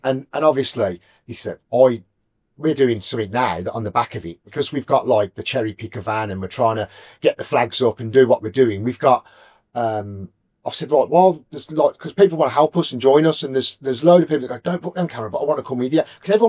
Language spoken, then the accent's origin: English; England, United Kingdom; I'm a Christian. I'm from England.